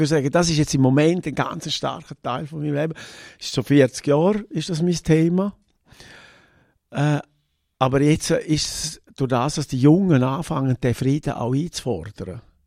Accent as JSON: {"language": "German", "region": "Graubünden", "country": "Switzerland", "first_language": "Romansh", "second_language": "German", "said": "Ich bin rätoromanisch aufgewachsen, das ist meine Muttersprache."}